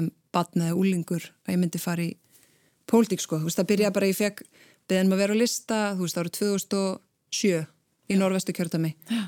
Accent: Akranes, Western Region, Iceland; Ég hérna var í Brekkubæðaskóla, eru tveir grunnskólar á Akranesi, ólst upp á Vestugötu. Og flutti svo bara þegar ég var 12 ára í eiginlega bara þar næstu götu

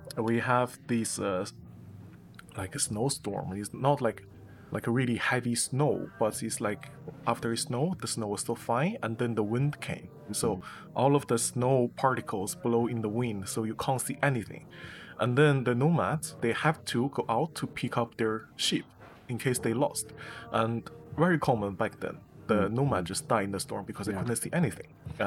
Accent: Mongolia; And it gives me a feeling that when I was in my hometown, when I go to the grassland, I do exactly the same thing.

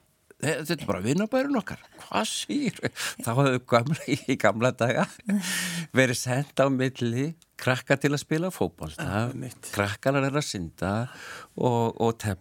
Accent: Akranes, Western Region, Iceland; En svo fórum við upp á Akranes og það var heimabærin

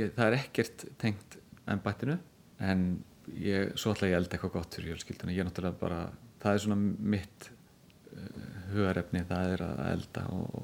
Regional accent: Grindavík, Southern Peninsula, Iceland; ég ólst upp í Grindavík, náttúrulega mikið sjávarþorp

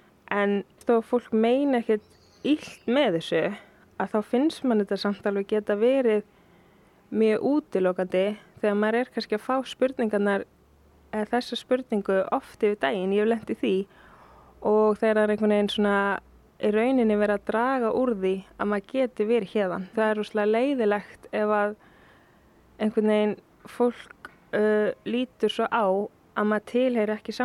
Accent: Reykjavík, Capital Region, Iceland; ég er íslensk, mamma mín er íslensk, en pabbi minn, hann er frá Tansaníu, þannig að þú veist, ég er tæknilega séð líka þaðan

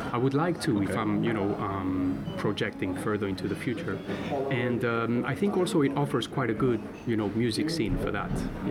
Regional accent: Spain; born there; first language Spanish; English is a second language; I was born in Spain, so that was my mother tongue. Then I'm part French, and also, you know, I have a bit of French in me

